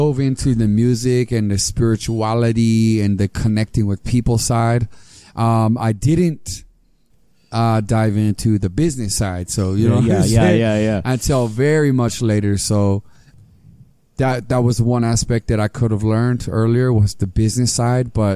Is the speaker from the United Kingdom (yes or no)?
no; Samoa; now in Hawaii, United States; I was growing up in Samoa, in the islands, and I just, that was like part of my identity.